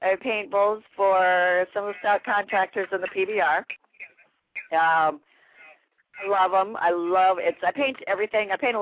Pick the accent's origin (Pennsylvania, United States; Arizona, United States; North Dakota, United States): North Dakota, United States; But see, I was born and raised in North Dakota, so I'm like city country the whole way.